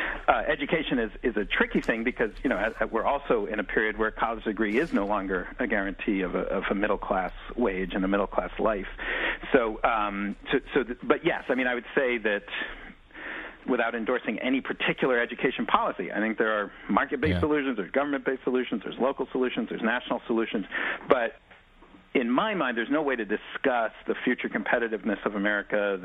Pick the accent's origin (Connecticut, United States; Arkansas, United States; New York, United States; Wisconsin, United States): New York, United States; New York City; I grew up in West Beth and Greenwich Village, all artist housing